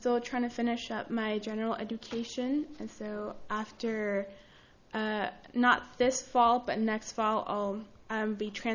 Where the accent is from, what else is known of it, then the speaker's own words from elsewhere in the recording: Paso Robles, California, United States; I'm originally from Paso Robles, and I've lived there my whole entire life